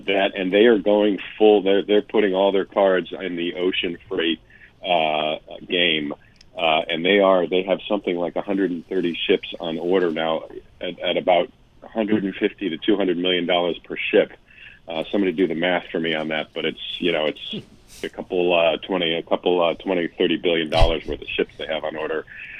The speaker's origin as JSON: {"language": "English", "town": "St. Louis", "region": "Missouri", "country": "United States", "said": "So Mayview stuck out to me because because I'm from St. Louis."}